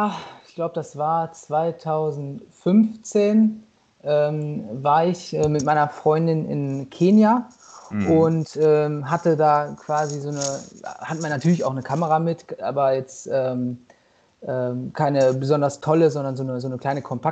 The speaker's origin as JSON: {"language": "German", "town": "Detmold", "region": "North Rhine-Westphalia", "country": "Germany", "said": "Ich bin 29, komme aus Detmold. Für alle, die das nicht so direkt einordnen können, auch so Nähe Bielefeld, sage ich mal so ganz grob."}